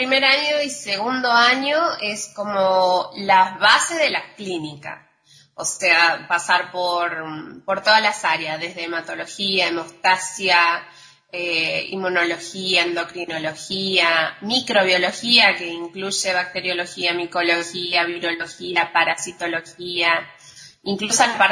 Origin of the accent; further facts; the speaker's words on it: Salta, Argentina; Yo soy particularmente de Salta